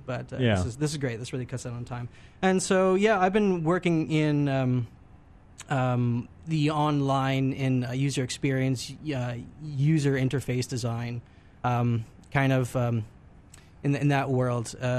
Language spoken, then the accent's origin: English; Montreal, Quebec, Canada; now in Kitchener, Canada; I'm from Montreal. I moved to KW fairly recently.